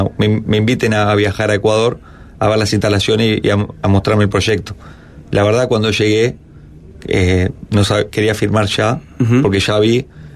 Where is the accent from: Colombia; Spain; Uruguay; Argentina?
Uruguay; somos uruguayos